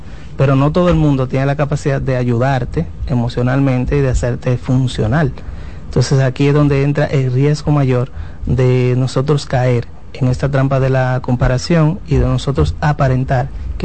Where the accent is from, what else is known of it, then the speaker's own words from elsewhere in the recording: Dominican Republic; como dominicanos que somos muy afectivos